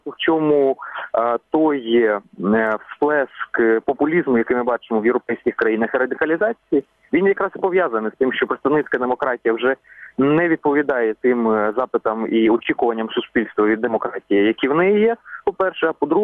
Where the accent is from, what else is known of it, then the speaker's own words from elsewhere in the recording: Horlivka, Donetsk Oblast, Ukraine; я сам з Горлівки, сходу українського промислового міста